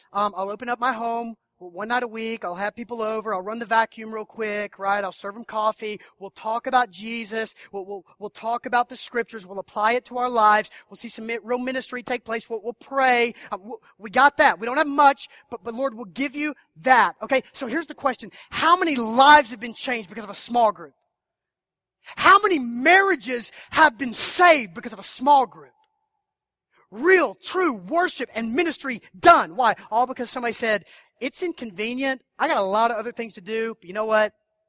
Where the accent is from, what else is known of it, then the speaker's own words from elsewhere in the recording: Warner Robins, Georgia, United States; I'm a 9-year-old kid growing up in Warner Robins, Georgia, single-parent home, my mom raising me and my sister.